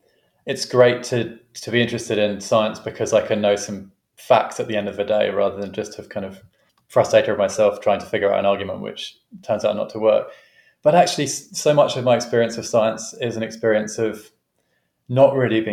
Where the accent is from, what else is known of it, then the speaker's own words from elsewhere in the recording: London, United Kingdom; moved away; the one thing that I kept coming back to was the fact I grew up in London. And whilst I've not lived there for years now, I still strongly identify as a Londoner.